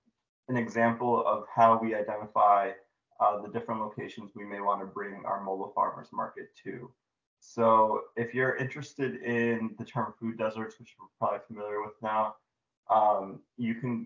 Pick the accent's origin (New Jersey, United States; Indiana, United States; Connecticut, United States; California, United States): Connecticut, United States; New Britain; I was born and raised in New Britain, but went off to be a farmer for a number of years